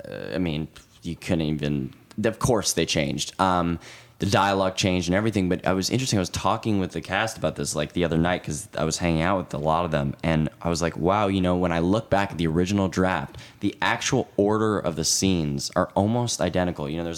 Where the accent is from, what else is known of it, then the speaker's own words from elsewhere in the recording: New York, United States; You know, we're talking about growing up in New York, and that was really exhilarating.